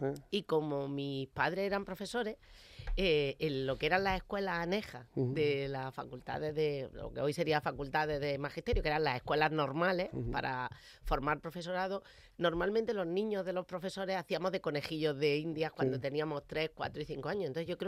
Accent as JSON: {"language": "Spanish", "town": "Almería", "region": "Andalusia", "country": "Spain", "said": "yo como soy de Almería, las aulas matinales, que ahora son habituales en todos los centros"}